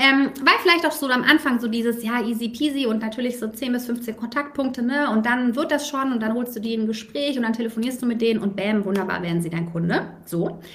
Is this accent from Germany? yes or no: yes; Stuttgart, Baden-Württemberg, Germany; Mittwochabends war bei uns in Stuttgart immer Perkins Park, ja, also später so zum Abi hin.